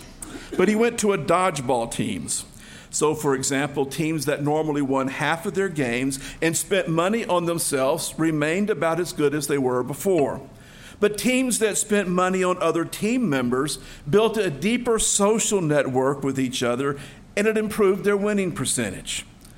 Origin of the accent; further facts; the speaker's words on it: Texas, United States; I'm not a Hebrew born of Hebrews, but you all know that I am a Texan born of Texans.